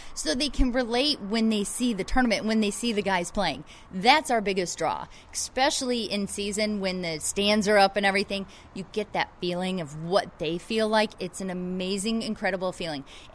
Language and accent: English; Illinois, United States; I came from Illinois and played golf at Purdue University